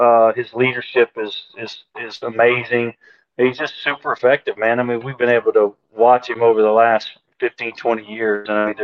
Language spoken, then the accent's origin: English; Shreveport, Louisiana, United States; the Independence Bowl, actually in my hometown of Shreveport.